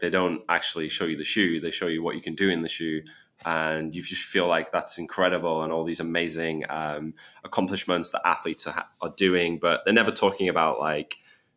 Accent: Berwick-upon-Tweed, North East England, United Kingdom; So I grew up in Northumberland, which is in England. It's the most northern county in England. And not only that, I grew up in the most northern town in England, which is called Berwick-upon-Tweed.

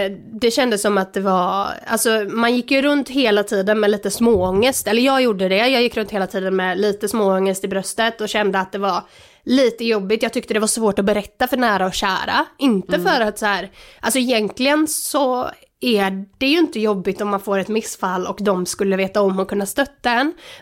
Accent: Lerum, Västra Götaland County, Sweden; also born or lived in Oslo, Norway; jag är född i Oslo faktiskt. Men sen så flyttade jag till Sverige. Och då flyttade vi till Lerum när jag var kanske 8, 9 kanske. Så då flyttade jag till Lerum och sen så har jag bott här typ hela mitt liv sedan dess då.

